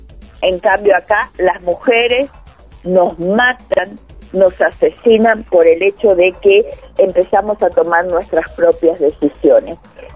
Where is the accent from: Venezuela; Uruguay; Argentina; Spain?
Argentina; born there; moved away; en el país donde yo nací, en Argentina. Acá son 7.